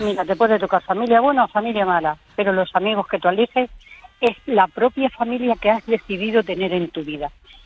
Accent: Madrid, Community of Madrid, Spain; now in Salobreña, Spain; Es que soy madrileña.

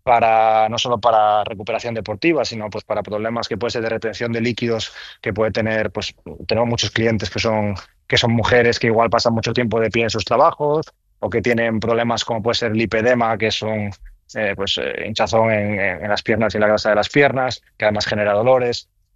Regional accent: Galicia, Spain; yo soy gallego, como sabes, o si no lo sabes, yo soy gallego, entonces, bueno, el mar lo vivo desde siempre

